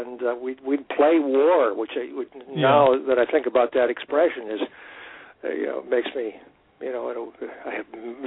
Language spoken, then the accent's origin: English; Michigan, United States; moved away as an adult; both in Michigan, where I began by being director of a civic theater in my hometown for 2 years, and I directed and built the sets for 12 shows during those 2 years